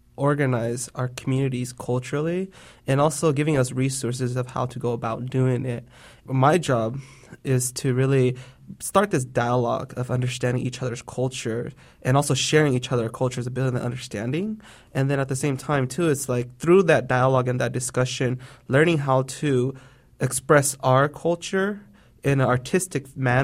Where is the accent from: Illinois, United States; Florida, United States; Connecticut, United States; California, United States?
California, United States; Fresno; also born or lived in Long Beach, United States; I was born in 1987 in Long Beach, California. And after a year living there in Long Beach, we moved here to the Central Valley here in Fresno, because my grandparents from my mom's side, they lived here